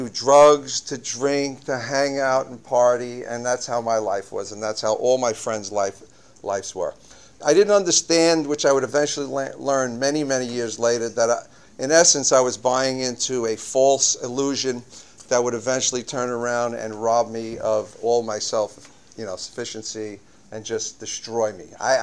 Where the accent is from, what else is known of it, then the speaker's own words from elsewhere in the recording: Queens, New York, United States; I grew up in Woodside, Queens. You know, I had a typical Irish family. My father was 58 years old when I was born.